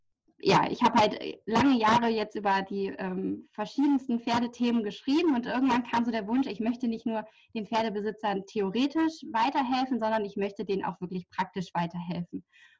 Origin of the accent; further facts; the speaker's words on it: Germany; ich komme aus der Nähe von Hamburg